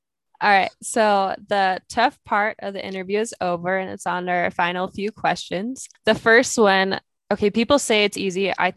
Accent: Montana, United States; I'm from Montana, where it's just so arid.

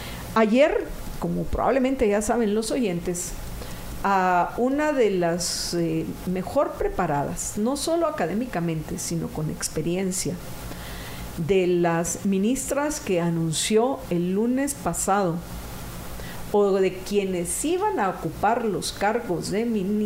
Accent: Guatemala; como ciudadanos guatemaltecos

